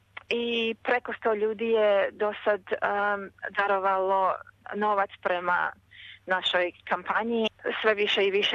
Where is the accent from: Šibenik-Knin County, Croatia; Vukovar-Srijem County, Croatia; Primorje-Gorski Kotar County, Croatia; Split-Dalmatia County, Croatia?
Vukovar-Srijem County, Croatia; Vukovar; moved away; also born or lived in England; Odrasla sam u Vukovaru i otišla sam u sred rata tamo, i otišla sam prvo u Englesku i onda sam došla ovamo.